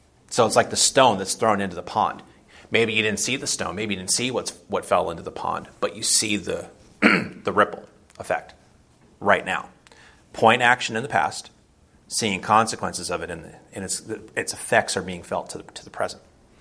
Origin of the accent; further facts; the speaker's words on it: Florida, United States; For me, growing up in Florida, it was the boat ripples, the boat wake on the river.